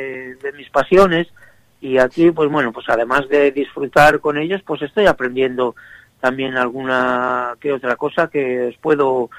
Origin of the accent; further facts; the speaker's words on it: Spain; now in France; hay cosas que yo pensaba que en mi país, en España, estaban prohibidas